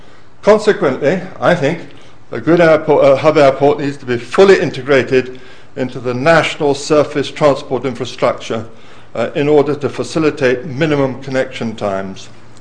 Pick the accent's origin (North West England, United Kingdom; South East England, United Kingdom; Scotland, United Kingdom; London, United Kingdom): London, United Kingdom; So we need, I think, as a Londoner, we need an efficient hub airport